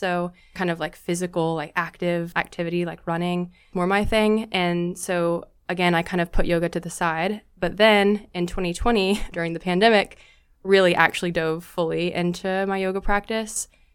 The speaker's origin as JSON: {"language": "English", "region": "Mississippi", "country": "United States", "said": "I'm from Mississippi, so this little tiny community center in Mississippi, I've used some of those same practices in my own teaching now."}